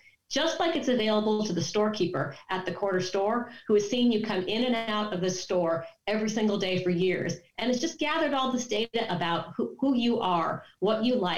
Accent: California, United States; now in United Kingdom; And contrary to my accent, I'm a displaced Californian who's been living outside of London for the best part of 20 years.

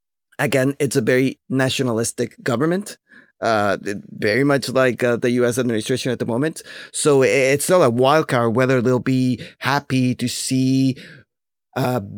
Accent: Mexico; I was born and raised in Mexico, so it's close to my heart.

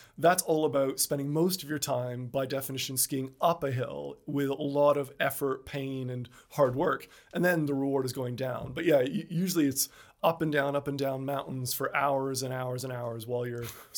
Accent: Canada; accent: Canadian; you can probably tell by my Canadian accent, I grew up not here. So I grew up in Canada

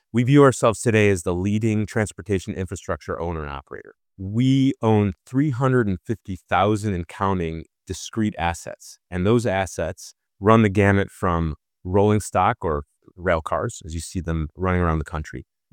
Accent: Midwest, United States; Well, I grew up in the Midwest, where we were familiar with a lot of transportation, obviously the automotive industry, but we saw a lot of rail cars, chassis, and trailers, and certainly airplanes going all over the place.

